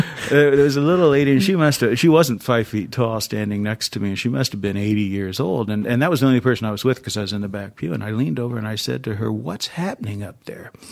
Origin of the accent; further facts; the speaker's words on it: Tennessee, United States; I grew up in Tennessee. I lived in a small town in Tennessee.